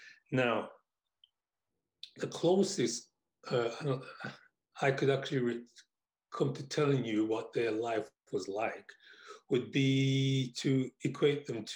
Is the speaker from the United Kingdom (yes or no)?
yes; England, United Kingdom; before I explain to you or try to explain what life was like for me growing up in England.